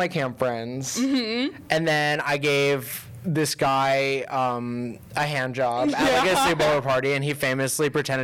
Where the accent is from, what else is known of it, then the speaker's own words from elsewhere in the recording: New York, United States; I'm from Long Island.